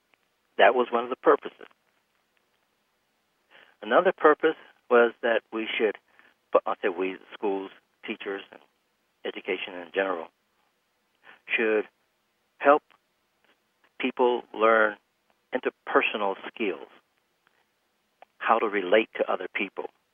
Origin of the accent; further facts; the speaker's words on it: Detroit, Michigan, United States; When I started middle school, for me, I'm from Detroit, middle school was 7th grade.